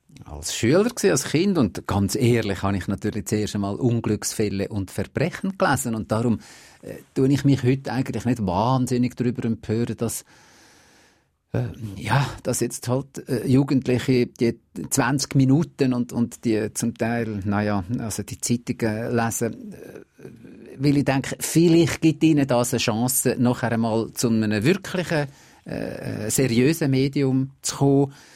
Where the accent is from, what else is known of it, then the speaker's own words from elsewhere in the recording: Basel, Basel-Stadt, Switzerland; ich bin in Basel aufgewachsen.